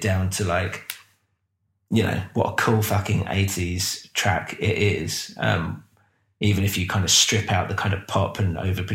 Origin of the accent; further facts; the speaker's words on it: Epsom, South East England, United Kingdom; They were from Epsom back in Surrey, my hometown.